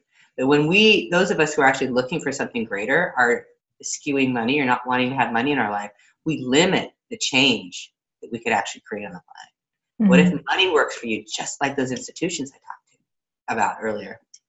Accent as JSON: {"language": "English", "town": "Seattle", "region": "Washington", "country": "United States", "tie": "born or raised there", "said": "I have one coming up in Seattle, Washington, where my hometown, where I grew up."}